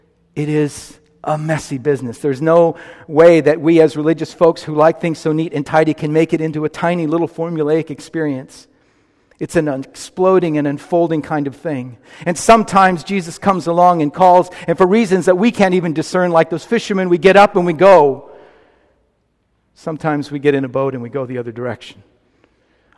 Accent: Fort Bragg, California, United States; I grew up in Mendocino County in Northern California in a little town called Fort Bragg.

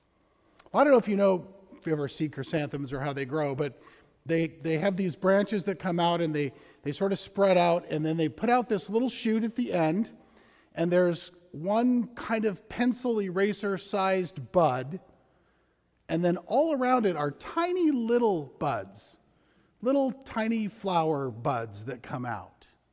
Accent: Arizona, United States; I grew up in Arizona, where they have no grapes, or very few of them.

